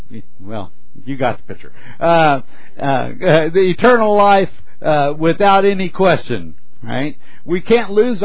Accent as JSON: {"language": "English", "region": "Scotland", "country": "United Kingdom", "said": "being the Scotsman I am, right?"}